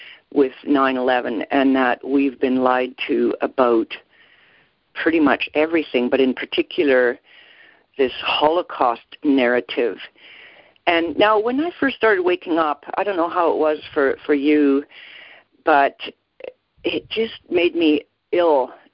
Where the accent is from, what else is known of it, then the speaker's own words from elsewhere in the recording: Edmonton, Alberta, Canada; I was born and raised in Canada, in Edmonton, Alberta, to be more precise, from parents who came from Germany. They immigrated to Canada in the early 1950s.